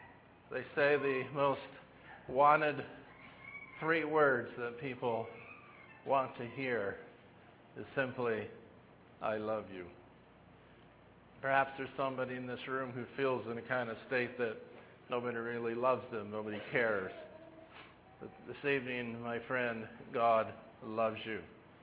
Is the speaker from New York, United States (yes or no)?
no; Richmond, Michigan, United States; I'm from Richmond, Michigan, the other side of the state.